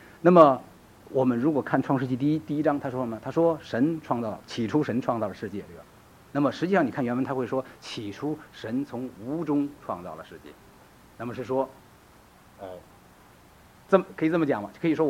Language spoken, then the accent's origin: Chinese; China; 我们当然我们是中国人